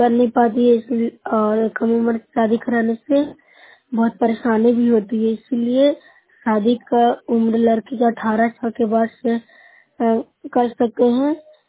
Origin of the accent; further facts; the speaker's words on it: Bihar, India; मैं न्यू सराय ब्लॉक से हूँ, जिला नालंदा से बोल रही हूँ।